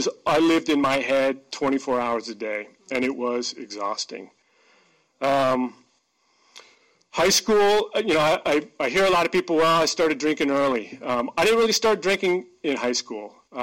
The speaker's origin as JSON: {"language": "English", "town": "Wenatchee", "region": "Washington", "country": "United States", "tie": "born or raised there", "said": "I grew up in Wenatchee in a upper middle class family that had unconditional love."}